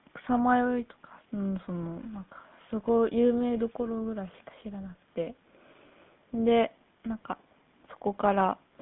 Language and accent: Japanese; Yokohama, Kanagawa, Japan; ここは、うちの実家で、横浜市にある、私の実家になります。